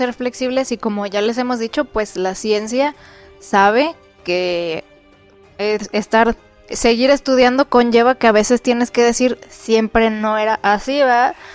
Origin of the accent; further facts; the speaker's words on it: Mexico; Así siempre somos los mexicanos